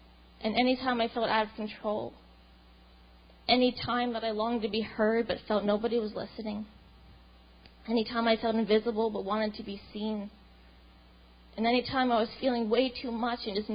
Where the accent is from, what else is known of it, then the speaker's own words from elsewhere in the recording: Pennsylvania, United States; it's not a coincidence that I was brought down from Pennsylvania to an area with the area code of 828.